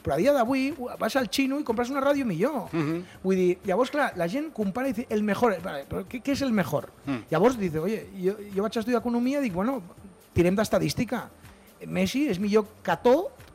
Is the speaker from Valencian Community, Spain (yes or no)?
no; Barcelona, Catalonia, Spain; Jo sóc de... He viscut tota la vida a Barcelona